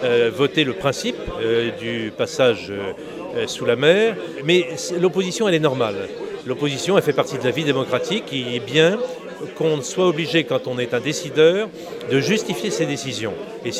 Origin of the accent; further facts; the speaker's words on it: Vannes, Brittany, France; born there; Moi, je suis né à Vannes.